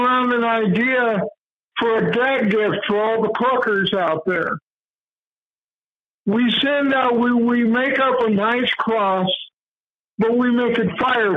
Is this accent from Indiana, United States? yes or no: yes; Muncie, Indiana, United States; they tried to burn a Catholic church in my hometown. And this is a big brick church that was built in the 1870s. And these assholes couldn't even get the fire lit. So, and the neighborhood around there, Muncie was famous